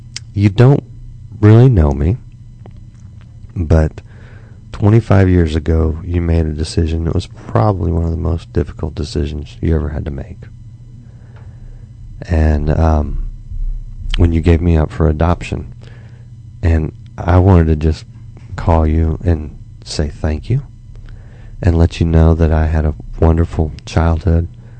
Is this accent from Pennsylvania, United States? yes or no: no; Dallas, Texas, United States; born there; So I went down to the courthouse in Dallas. I was born in Dallas.